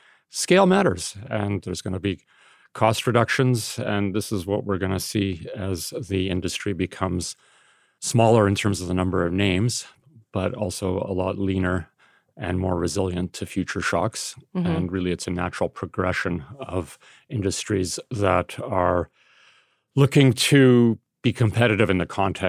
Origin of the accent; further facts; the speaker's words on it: Canada; Yeah, we are Canadian after all, and this is the way it's supposed to be in February.